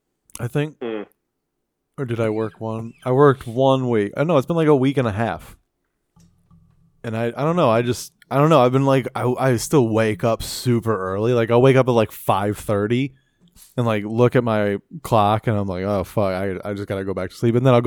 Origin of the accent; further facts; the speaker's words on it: California, United States; I'm from California.